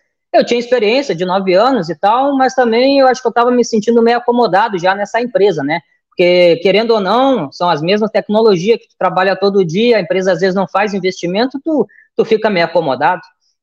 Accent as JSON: {"language": "Portuguese", "town": "Porto Alegre", "region": "Rio Grande do Sul", "country": "Brazil", "said": "Eu sou de Porto Alegre, no Rio Grande do Sul"}